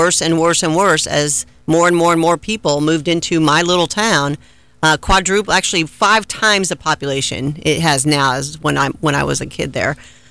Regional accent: Florida, United States; I grew up in South Florida. I loved the ocean.

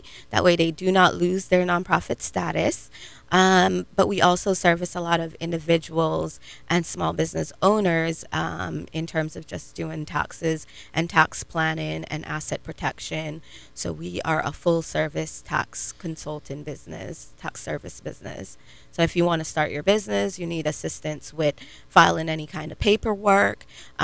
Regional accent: Belize; now in United States; I'm originally from Belize. My family is originally from Belize.

